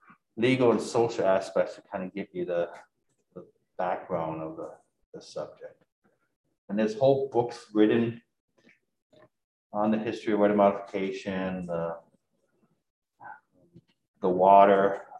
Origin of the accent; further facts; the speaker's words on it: Michigan, United States; And I grew up in Northern Michigan. I grew up out east.